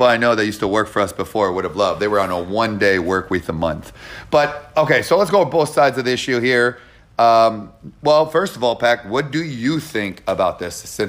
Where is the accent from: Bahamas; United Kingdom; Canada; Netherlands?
Canada; now in United States; over 10 years ago, I came from Canada, United States with $974